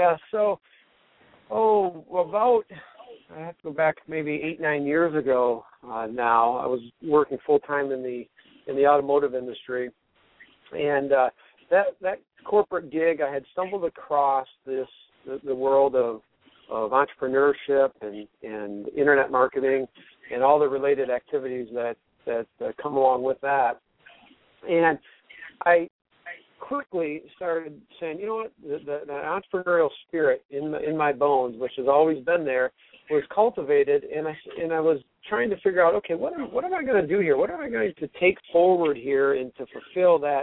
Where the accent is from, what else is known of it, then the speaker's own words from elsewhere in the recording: Michigan, United States; now in Florida, United States; we're originally from Michigan and have been in Florida the last 4 years